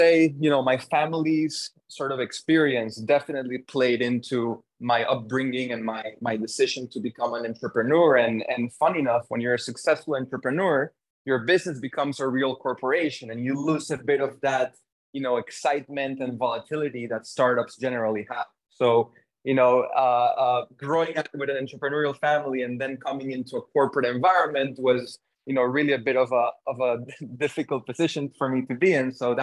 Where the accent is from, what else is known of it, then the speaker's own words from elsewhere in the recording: Panama City, Panamá, Panama; So I was born and raised in Panama City.